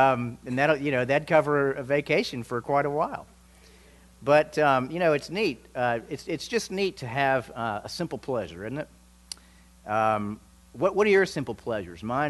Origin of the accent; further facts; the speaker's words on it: Virginia, United States; now in Houston, United States; And I moved here from Virginia and the mountains of Virginia. And I'm now in Houston and home to 6 million people.